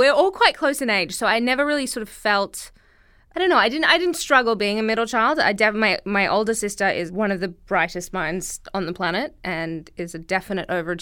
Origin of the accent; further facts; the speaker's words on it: Brisbane, Queensland, Australia; moved away as an adult; now in United States; I come from Brisbane, Australia.